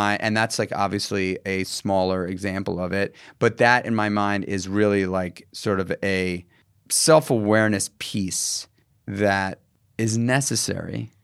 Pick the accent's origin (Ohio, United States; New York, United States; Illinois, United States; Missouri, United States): New York, United States; New York City; I grew up in New York City in a small apartment.